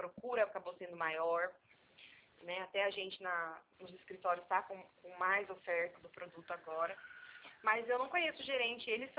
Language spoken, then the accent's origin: Portuguese; Presidente Bernardes, São Paulo, Brazil; Eu sou de Presidente Bernardes.